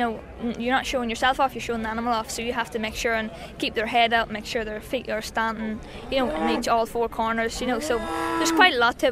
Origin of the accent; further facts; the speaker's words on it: Armagh, Northern Ireland, United Kingdom; I'm 18 and I'm from Armagh.